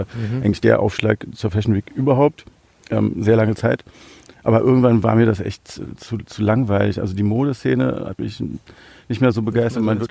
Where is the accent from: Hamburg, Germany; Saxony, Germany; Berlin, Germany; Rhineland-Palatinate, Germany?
Berlin, Germany; Also ich bin in Berlin aufgewachsen